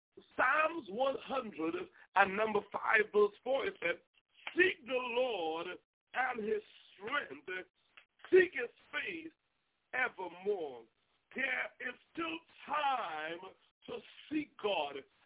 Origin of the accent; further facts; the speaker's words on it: Trinidad & Tobago; now in United States; So when I came to America from Trinidad and Tobago, I came what you may call undocumented, as a lot of people did.